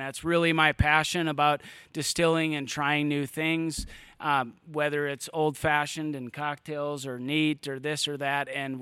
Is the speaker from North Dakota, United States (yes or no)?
yes; Fargo, North Dakota, United States; now in Colorado, United States; Yeah, so I grew up in the Dakotas. I graduated high school in Fargo, North Dakota, and moved out to come to Colorado